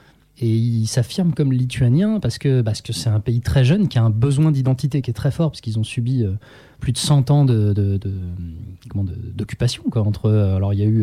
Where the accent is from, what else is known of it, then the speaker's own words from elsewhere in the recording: France; moi je vous dis ça en tant que Français, ça se trouve, ça colle pas du tout à votre culture.